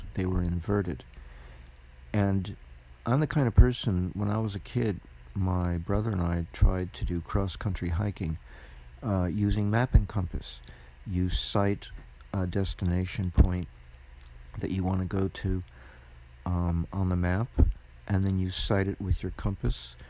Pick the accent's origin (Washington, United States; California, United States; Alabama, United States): California, United States; Los Angeles; I grew up in Los Angeles with the Pacific Ocean on my west, and I pretty much lived my entire life in that relationship.